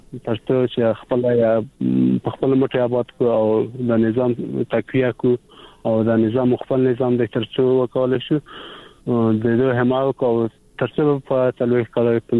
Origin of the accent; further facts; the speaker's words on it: Maidan Wardak, Afghanistan; ده وردګ ولا